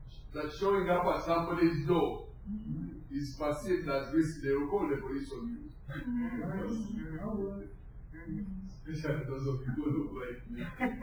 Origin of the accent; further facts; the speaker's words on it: Canada; then you have already found out where I don't come from. I'm just Canadian.